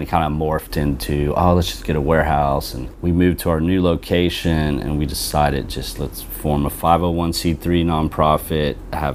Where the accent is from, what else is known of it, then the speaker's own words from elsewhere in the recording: Dallas, Texas, United States; I was born in Dallas.